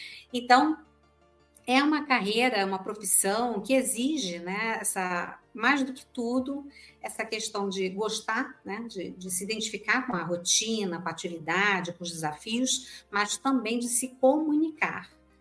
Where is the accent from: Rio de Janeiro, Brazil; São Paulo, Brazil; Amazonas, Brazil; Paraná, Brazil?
Rio de Janeiro, Brazil; now in Caxias do Sul, Brazil; eu sou carioca, eu vim para o Rio Grande do Sul em 97, e quando eu cheguei em Caxias do Sul, que é uma cidade fortíssima